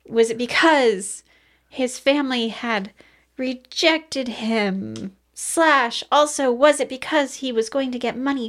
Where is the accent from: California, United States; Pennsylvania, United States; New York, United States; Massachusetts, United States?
California, United States; Venice; I'm from Venice.